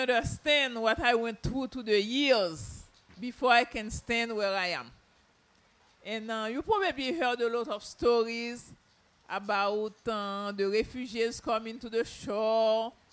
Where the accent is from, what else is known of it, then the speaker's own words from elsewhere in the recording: Haiti; now in Miami, United States; like she told you, and I live in Miami. But I'm originally from Haiti, and I've been in America for 26 years, okay?